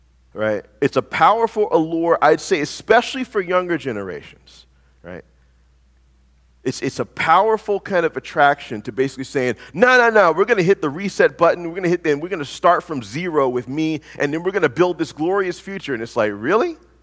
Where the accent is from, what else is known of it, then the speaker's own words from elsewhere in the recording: the South, United States; I'm from the South, and so we are intimately acquainted with that particular bending of the English language, used to could